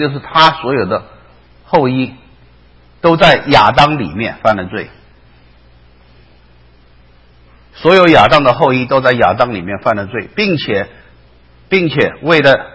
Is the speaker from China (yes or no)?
no; Taiwan; 我记得我小时候在台湾，我妈妈烧饭